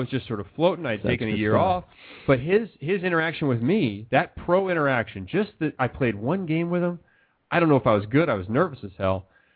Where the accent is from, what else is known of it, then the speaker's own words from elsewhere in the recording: Midwest, United States; Yeah, no, for me, I came out from the Midwest.